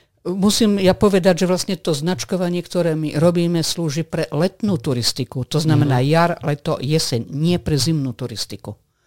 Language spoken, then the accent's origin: Slovak; Zvolen, Banská Bystrica Region, Slovakia; keďže ja som zo Zvolena a aj značkujem aktívne v regióne Zvolen